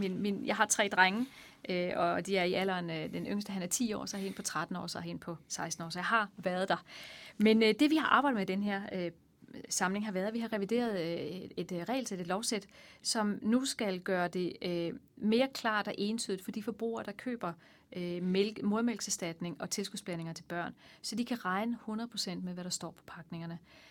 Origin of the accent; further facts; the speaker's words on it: Odense, Region of Southern Denmark, Denmark; born there; Jeg blev født i 1967 i Odense af to ufaglærte forældre, og jeg er nummer tre i en søskendeflok på fire. Så jeg har sådan en klassisk arbejderbaggrund